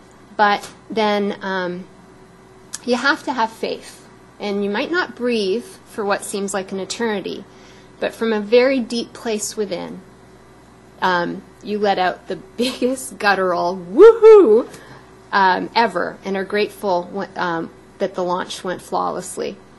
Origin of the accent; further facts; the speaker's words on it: Cornwall, Ontario, Canada; I grew up in Cornwall, brother in Ottawa, family, and, we're in Kingston.